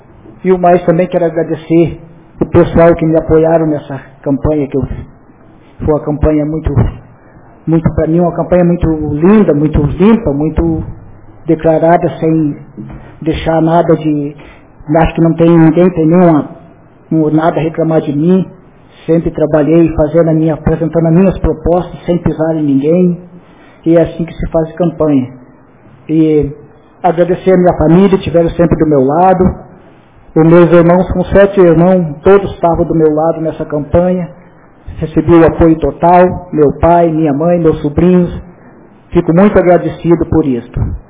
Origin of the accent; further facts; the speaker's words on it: Invernada dos Abreus, Brazil; Eu sou lá da Invernada dos Abreus